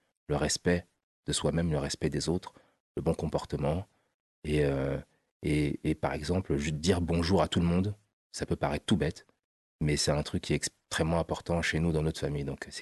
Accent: Paris, Île-de-France, France; also born or lived in Clichy; Donc, je suis né à Clichy, grandi à Paris dans le 18e, dans le 17e, entre Les Lilas, Triel-sur-Seine et après une grosse partie à l'Île-Saint-Denis dans le 93.

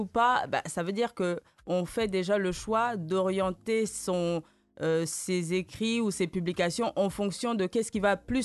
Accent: Brazzaville, Republic of the Congo; born there; also born or lived in Bulgaria; Moi, je suis née à Brazzaville, au Congo. Donc je suis congolaise, mais je suis française aussi. Je me considère même un petit peu bulgare, vu que j'ai passé quelques années en Bulgarie.

